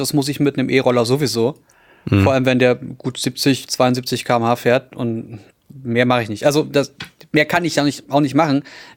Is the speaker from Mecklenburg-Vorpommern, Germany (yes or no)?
no; Brandenburg, Germany